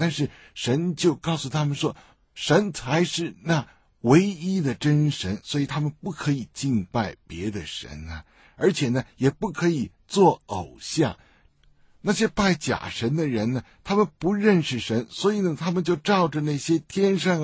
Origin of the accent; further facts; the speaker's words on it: China; 我觉得今天我们作为中国人呢，我们特别明白